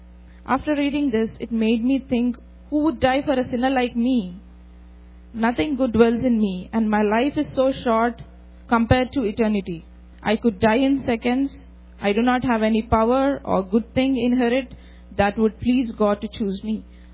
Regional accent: India; born and brought up in India. My mother is a Christian

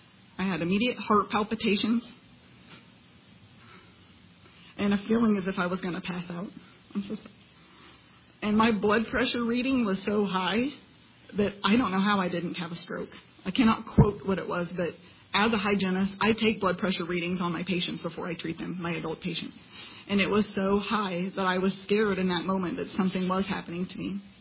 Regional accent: Missouri, United States; I'm from Missouri. I am a wife and a mother of four children, and I have practiced as a dental hygienist for the last 17 years.

